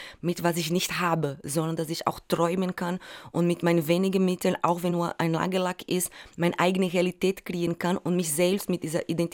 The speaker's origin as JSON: {"language": "German", "town": "Recife", "region": "Pernambuco", "country": "Brazil", "tie": "born or raised there", "second_language": "German", "said": "Genau, Schusslinie heißt die Favela, wo ich aufgewachsen bin. In Wirklichkeit heißt es Linha do Tiro, aufgrund der Gewalttätigkeit heißt es dieser Ort so. Und ich bin unter extremer Armut aufgewachsen."}